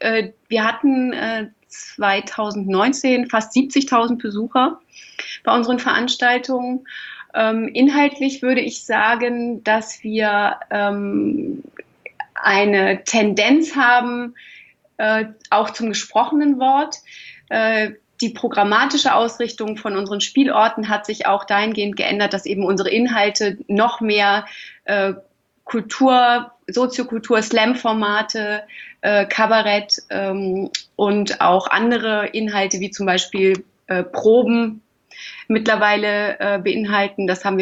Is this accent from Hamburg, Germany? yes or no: yes; Hamburg, Germany; also born or lived in Lich; Geboren bin ich in Lich, in Hessen, aber aufgewachsen am Hamburger Stadtrand, also bin ich eher ein Nordlicht, würde ich sagen.